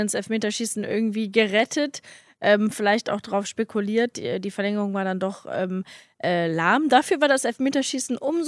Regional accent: Germany; ich bin halt an der Grenze groß geworden

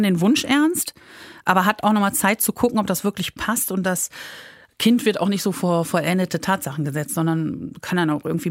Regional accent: North Rhine-Westphalia, Germany; als Rheinländer

